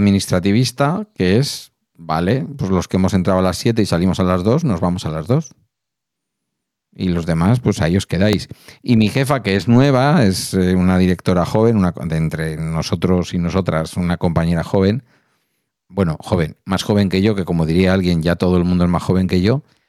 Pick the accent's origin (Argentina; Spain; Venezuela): Spain; Basque Country; como somos vascos y vascas, y como aquí hay gente que va en furgoneta camperizada a trabajar